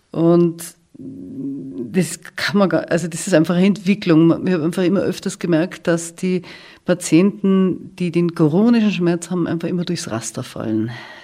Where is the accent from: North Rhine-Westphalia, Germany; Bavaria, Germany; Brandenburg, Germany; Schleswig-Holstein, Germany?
Bavaria, Germany; Munich; sage ich jetzt mal, also als Münchner.